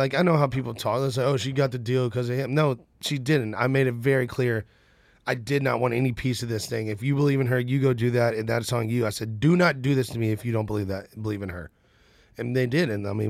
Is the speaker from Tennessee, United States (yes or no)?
yes; Nashville, Tennessee, United States; I'm from Nashville, and my other family's from Birmingham. So it's like we're all right here, and I have so many of them. And then I'm born and raised here.